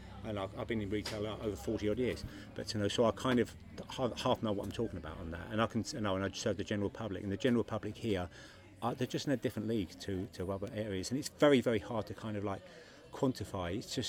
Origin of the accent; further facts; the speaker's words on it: Peckham, London, United Kingdom; I'm a Peckham boy, born and bred. And I went to school in Peckham. And I grew up in Peckham.